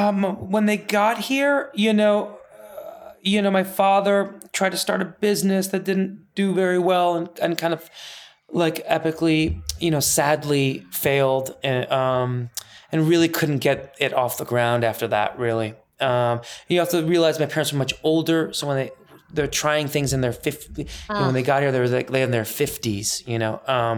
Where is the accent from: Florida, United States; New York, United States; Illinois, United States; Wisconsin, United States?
Illinois, United States; Northbrook; And I grew up in Northbrook, Glenview borderline.